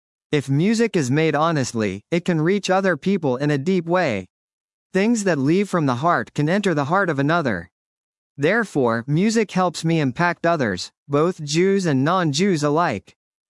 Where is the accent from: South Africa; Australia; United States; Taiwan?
South Africa; accent: South African; Hearing my South African accent, they asked if I was Jewish.